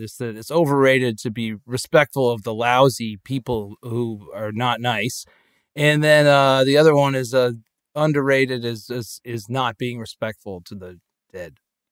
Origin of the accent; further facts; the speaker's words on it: Connecticut, United States; these people I grew up among in Connecticut, they have these like rules.